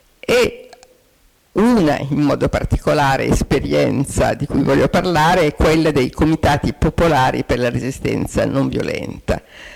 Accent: Israel; io amo il mio paese, sono israeliano e so di esserlo

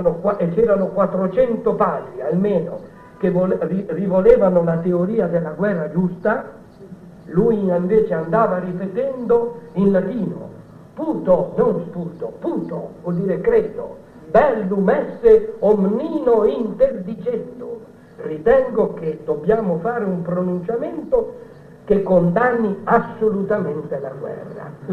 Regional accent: Liguria, Italy; io sono ligure, e quindi devo ricordare

